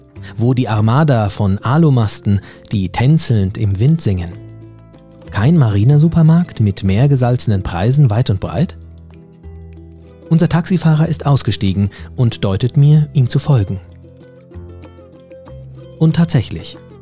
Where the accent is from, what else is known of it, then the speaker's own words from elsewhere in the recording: Cologne, North Rhine-Westphalia, Germany; Wir sind beide aus Köln, haben uns aber erst hier kennengelernt.